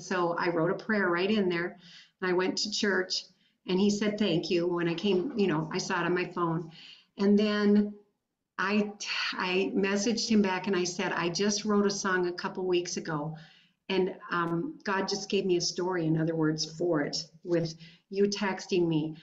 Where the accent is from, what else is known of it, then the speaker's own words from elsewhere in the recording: Minnesota, United States; also born or lived in Ohio / Wisconsin; now in North Dakota, United States; No, I was raised in Minnesota and lived there till, let's see. Gosh, my second year that we got married, we moved to Ohio for a year, and then we moved back to Wisconsin